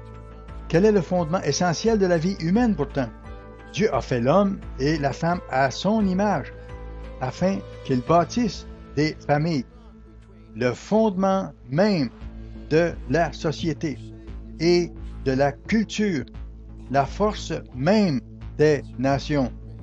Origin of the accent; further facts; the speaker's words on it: Ohio, United States; also born or lived in Pennsylvania; j'ai grandi dans le Midwest, dans l'est du Midwest américain, en Ohio et en Pennsylvanie, dans les années 50-60.